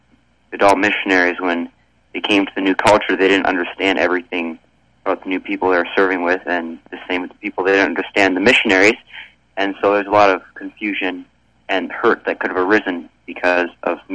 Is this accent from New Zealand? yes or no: no; South Sudan; now in Canada; So I grew up in South Sudan from the age I was two, and apart from brief vacations we'd have in Canada or in larger cities in East Africa, that was pretty much all I knew.